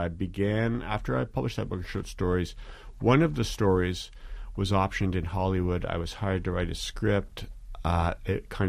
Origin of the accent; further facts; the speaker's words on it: Canada; I think I am a Canadian writer.